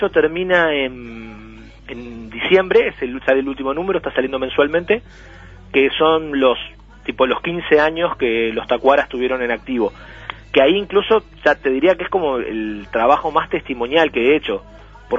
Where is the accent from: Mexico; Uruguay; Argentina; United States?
Uruguay; Esas cosas que se me permite decir porque soy uruguayo.